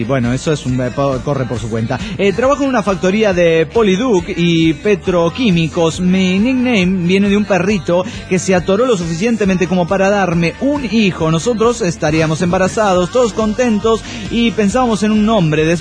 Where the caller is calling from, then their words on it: Quito, Pichincha, Ecuador; de Quito, Ecuador.